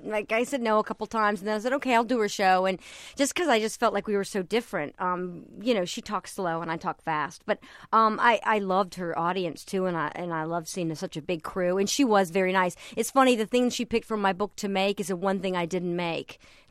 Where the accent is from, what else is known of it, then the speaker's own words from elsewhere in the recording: the South, United States; I grew up in the South, and I remember going to funerals